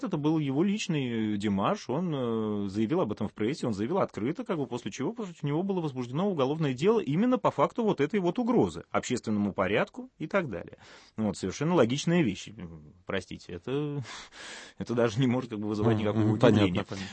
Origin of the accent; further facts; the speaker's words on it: Moscow, Russia; я сам москвич.